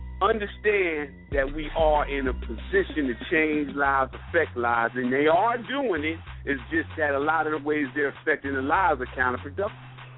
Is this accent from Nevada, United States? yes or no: no; Trenton, New Jersey, United States; because we're from Trenton, where Ike Williams is from.